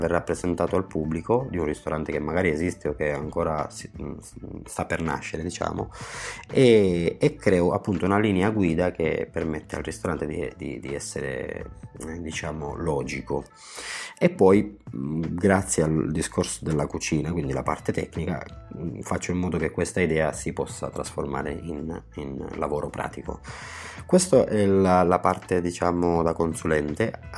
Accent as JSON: {"language": "Italian", "region": "Sicily", "country": "Italy", "tie": "born there", "said": "sono nato in Sicilia"}